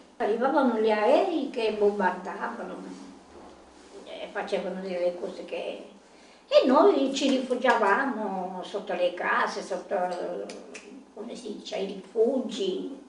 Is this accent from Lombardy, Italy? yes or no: no; Bitetto, Apulia, Italy; born there; Io sono nata a Bitetto